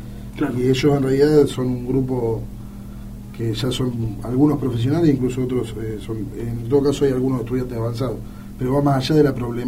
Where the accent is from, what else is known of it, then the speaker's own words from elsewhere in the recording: Rosario, Santa Fe, Argentina; a mí me duele como rosarino que nos digan en todos lados lo que pasa en Rosario.